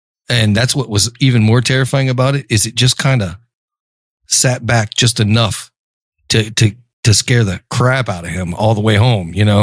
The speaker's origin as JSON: {"language": "English", "region": "Ohio", "country": "United States", "tie": "born or raised there", "said": "So growing up in Ohio, you know, we have lots of cornfields there and lots of cow pastures and lots of farmland."}